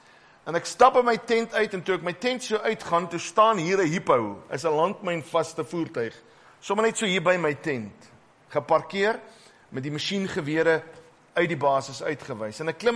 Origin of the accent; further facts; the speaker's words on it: Brakpan, Gauteng, South Africa; ek kom van Brakpan af, en in Brakpan het hulle my geken.